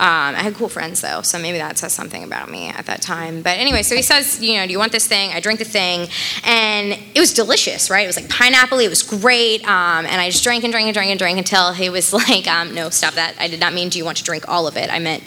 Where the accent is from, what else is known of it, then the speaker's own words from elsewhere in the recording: Tampa, Florida, United States; and like I said, I grew up in South Tampa. So I've been to Gasparilla every year since I was like knee high to a duck.